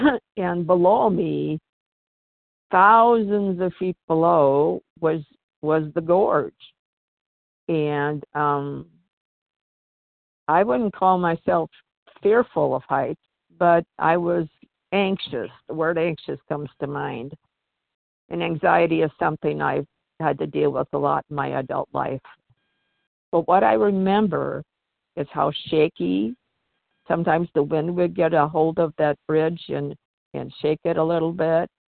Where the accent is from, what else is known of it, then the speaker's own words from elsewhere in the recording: Washington, United States; I'm from Washington State.